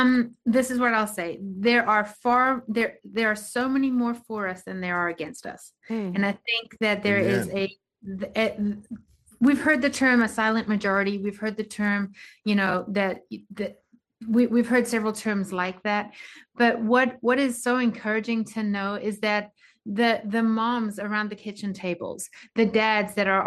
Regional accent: South Africa; now in United States; I was born and raised in South Africa. I am a legal, naturalized citizen of this country.

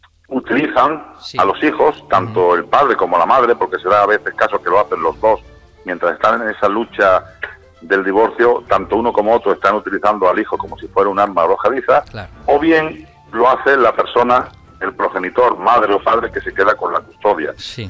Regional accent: Linares, Andalusia, Spain; moved away as an adult; now in Seville, Spain; yo nací en Linares y me crié allí, estudié allí. Y luego ya pues me marché fuera de Linares a trabajar a Sevilla y bueno, y la verdad es que por aquí sigo, por las tierras sevillanas.

